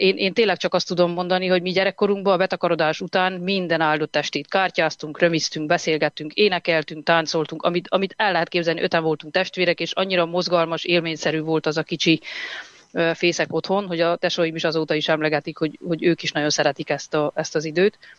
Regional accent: Székely Land, Romania; Én gyerekkoromban Székelyföldön születtem, és gyerekkoromban, amikor a betakarodás utáni sötétség elkezdődött

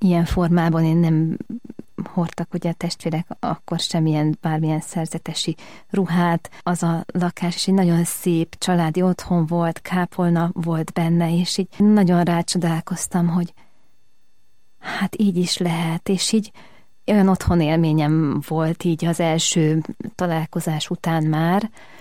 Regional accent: Eger, Heves, Hungary; az én szülővárosomban, Egerben volt

